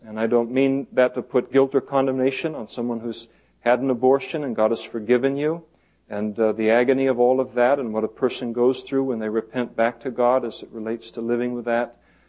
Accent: Scotland, United Kingdom; I am Scottish, by the way.

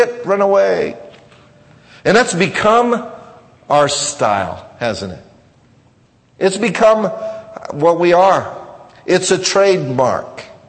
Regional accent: United States; Well, wait a minute, I'm an American.

